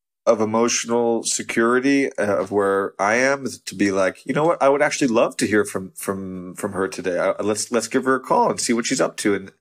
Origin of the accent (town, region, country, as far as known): New York, United States; born or raised there